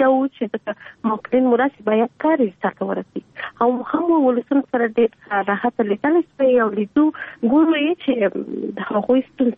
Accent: Kandahar, Afghanistan; بل شک زه د کندهار یم او هم زه د کندهار ته کار کوم

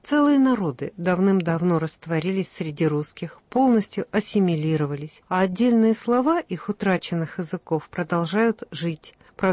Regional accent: Siberia, Russia; Вот вы знаете, мое детство прошло в Сибири.

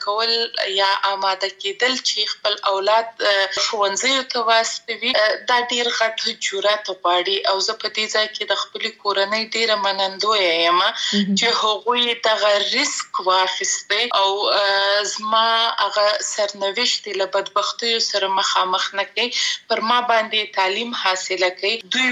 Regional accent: Afghanistan; زه د افغانستان یم او زه همیشه دا داوا کوم چې زه د افغانستان یم یعنی ټول افغانستان راته ګران دی

